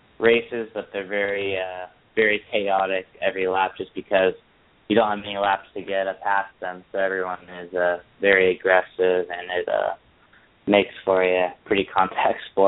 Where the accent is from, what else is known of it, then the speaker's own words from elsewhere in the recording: Los Angeles, California, United States; growing up in Los Angeles, we had X Games here for so long